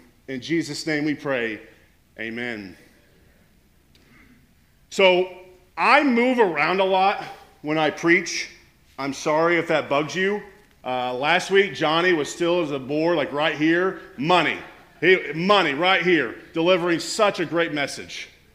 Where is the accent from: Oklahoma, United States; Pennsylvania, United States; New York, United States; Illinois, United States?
Illinois, United States; Marion; I'm born and raised all my life here in Southern Illinois. I grew up in Marion, graduated Marion, went to SIU, played football